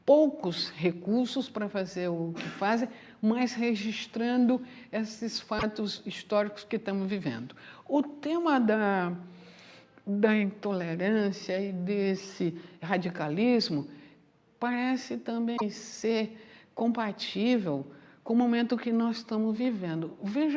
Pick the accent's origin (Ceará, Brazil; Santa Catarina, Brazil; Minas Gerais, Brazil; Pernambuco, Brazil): Ceará, Brazil; born there; Avisa aos internautas, eu nasci no Ceará.